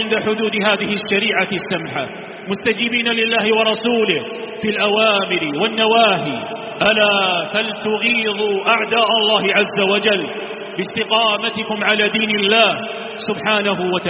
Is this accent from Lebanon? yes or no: no; Algeria; بلادنا الجزائر الحبيبة